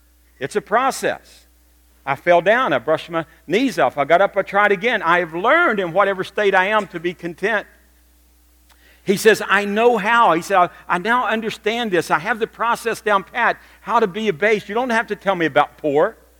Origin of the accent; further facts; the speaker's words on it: West Virginia, United States; because it happened in my home state of West Virginia.